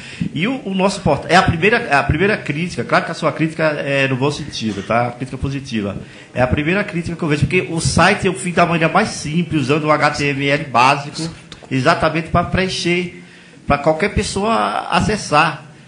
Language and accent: Portuguese; Recife, Pernambuco, Brazil; Você é vizinho meu lá, que eu sou pernambucano, lá de Recife.